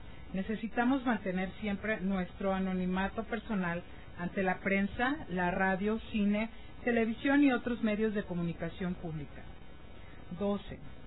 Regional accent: Puerto Peñasco, Sonora, Mexico; Los conocí allá en mi pueblo, en Puerto Peñasco, Sonora, en México.

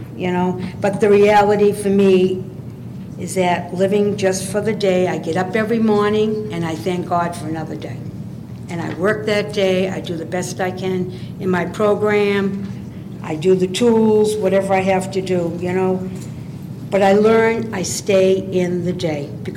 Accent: Boulder, Colorado, United States; I'm a compulsive reader, and I'm from Colorado, Boulder, Colorado.

